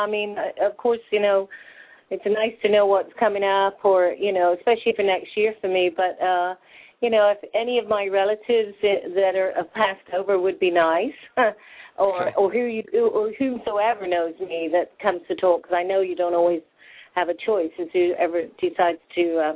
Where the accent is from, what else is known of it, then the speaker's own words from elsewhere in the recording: England, United Kingdom; I'm from England.